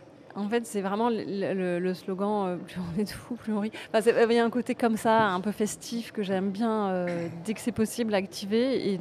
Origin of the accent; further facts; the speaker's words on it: La Rochelle, Normandy, France; moved away as an adult; now in Paris, France; Alors moi, je viens de province. Je ne l'ai pas dit, mais je viens de La Rochelle.